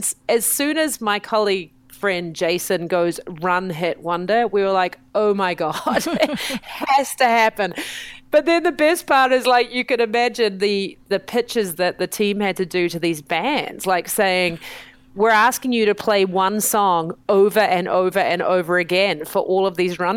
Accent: New Zealand; accent: New Zealand; now in United States; I mean, I come from New Zealand, you can tell by the accent

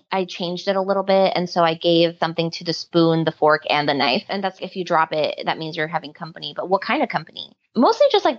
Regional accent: Hollis, New York, United States; I was from Hollis in Jamaica.

